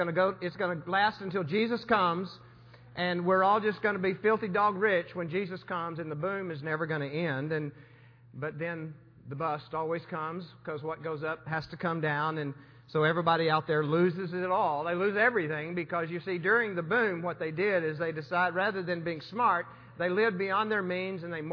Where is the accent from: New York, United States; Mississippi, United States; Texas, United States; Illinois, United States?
Texas, United States; moved away as an adult; I am a redneck from West Texas, grew up in West Texas, and the oil field.